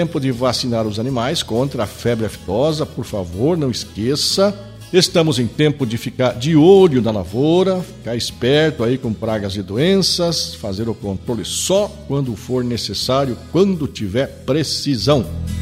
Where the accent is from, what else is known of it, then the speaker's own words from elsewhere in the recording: Campina Grande do Sul, Paraná, Brazil; nascido e criado no Cabo da Enxada, ali em Campina Grande do Sul